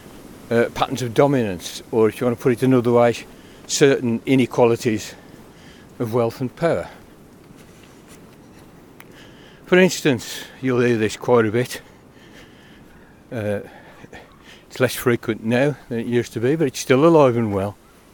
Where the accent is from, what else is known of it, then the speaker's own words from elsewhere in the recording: England, United Kingdom; as an Englishman who grew up in an industrial area of the country